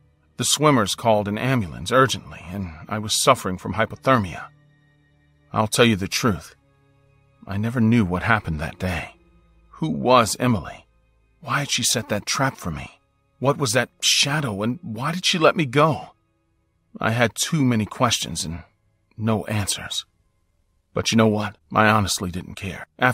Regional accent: Mumbai, Maharashtra, India; now in London, United Kingdom; Although now I live in London, I'm from India.

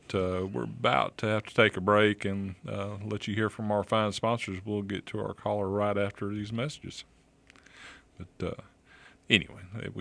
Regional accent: Dauphin Island, Alabama, United States; I grew up and been around Dauphin Island my whole life

